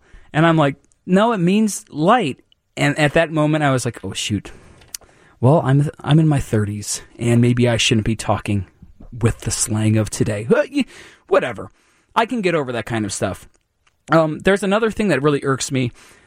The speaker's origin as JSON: {"language": "English", "town": "McHenry", "region": "Illinois", "country": "United States", "tie": "born or raised there", "lives_now": "Chicago, United States", "said": "needs to walk down Michigan Avenue every single day to get to work here in Chicago, and when I was growing up in McHenry"}